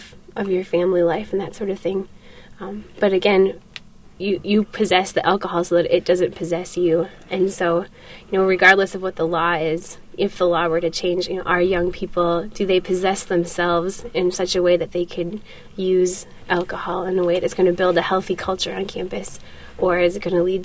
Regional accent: North Dakota, United States; I mean, I grew up in North Dakota in a very small rural town.

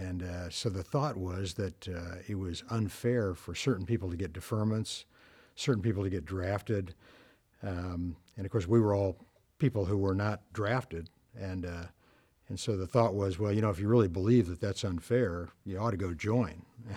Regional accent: Peoria, Illinois, United States; Yeah, I grew up on the East Bluff of Peoria, up by Von Steuben Playground. And I went to Von Steuben Grade School and then Woodruff High School and graduated in the class of 67 from Woodruff.

